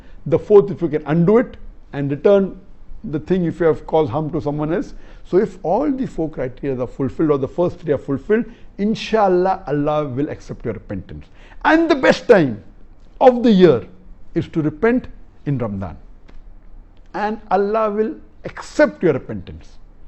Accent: Magura, Khulna Division, Bangladesh; I am from Magura, Bangladesh.

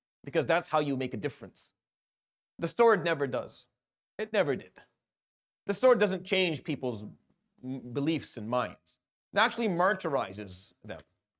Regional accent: Damascus, Damascus Governorate, Syria; I come from Damascus.

